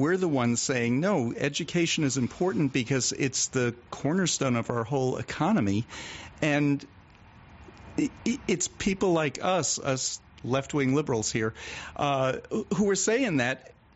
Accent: United States; You know, for me, I grew up just outside New York City.

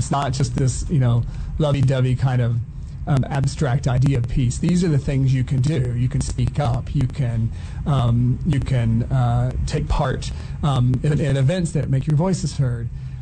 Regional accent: Tulsa, Oklahoma, United States; I'm from Tulsa. That's my hometown.

